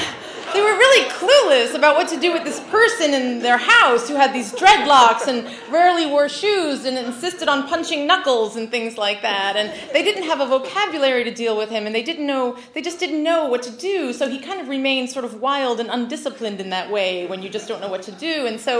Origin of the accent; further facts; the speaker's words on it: United States; I grew up in Carroll County, in case you can't tell by my outfit.